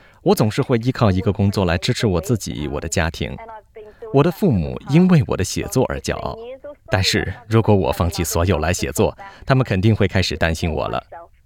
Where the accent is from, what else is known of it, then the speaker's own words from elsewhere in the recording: Australia; 但我并不是出生在其他的国家，我是土生土长的澳洲人，和读者一样。